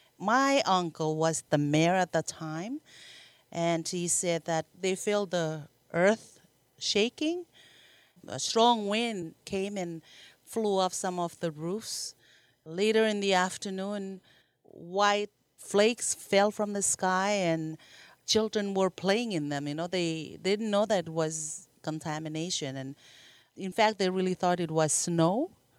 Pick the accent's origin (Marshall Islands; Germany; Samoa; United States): Marshall Islands; I grew up in the Marshall Islands and born and raised, and it's a beautiful paradise.